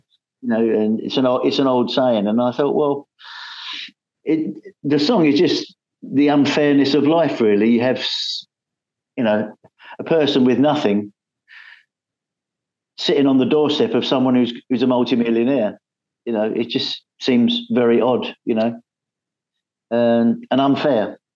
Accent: London, United Kingdom; now in England; I live out of London now, although I was born and brought up in London.

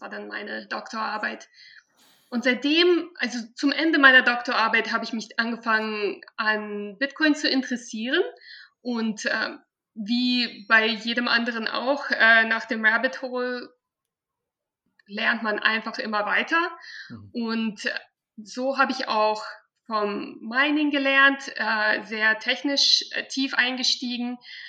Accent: Germany; now in United States; Also ich bin ja auch in Deutschland aufgewachsen. Daher spreche ich auch Deutsch. Aber mittlerweile lebe ich schon 15 Jahre in den USA

